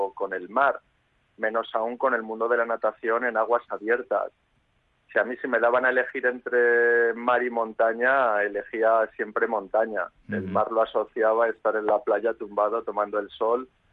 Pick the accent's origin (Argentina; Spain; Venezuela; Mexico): Spain; Málaga, Andalusia; born there; yo soy malagueño de nacimiento, ciudad costera.